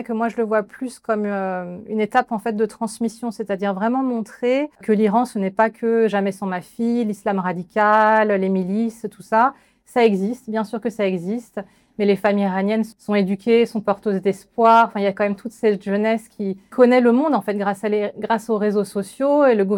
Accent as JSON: {"language": "French", "country": "France", "said": "quand je disais que j'étais d'origine iranienne, je sentais la terreur dans les yeux des gens qui me regardaient. Donc, au bout d'un moment, je ne le disais même plus. Je disais non, non, je suis française"}